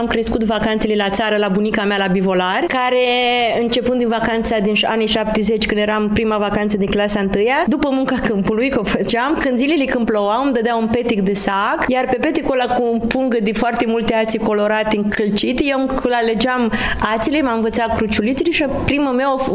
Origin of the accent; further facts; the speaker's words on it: Iași, Iași County, Romania; Din oraș. Sunt ieșeancă, chiar aproape de Palatul Culturii, Șosea Națională am stat, deci din Cantemir.